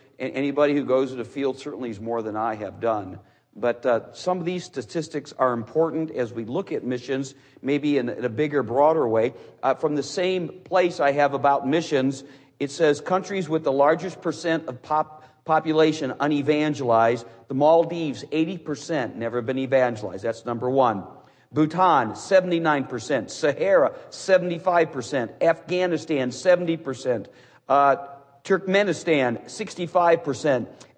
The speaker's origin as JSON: {"language": "English", "town": "Cleveland", "region": "Ohio", "country": "United States", "tie": "born or raised there", "said": "Now, I'm from Cleveland, the holy city."}